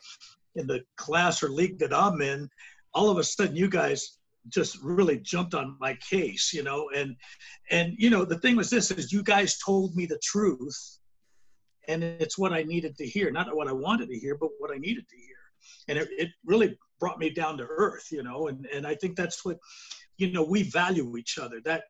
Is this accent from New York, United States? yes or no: yes; Brooklyn, New York, United States; I remember coming from my hometown of Brooklyn, New York to Los Angeles